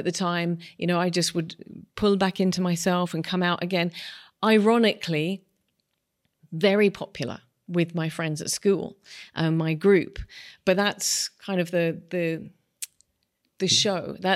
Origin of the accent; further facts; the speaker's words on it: London, United Kingdom; I'm English. I grew up in London, and then moved to the country. And my childhood, I'm a child of the 70s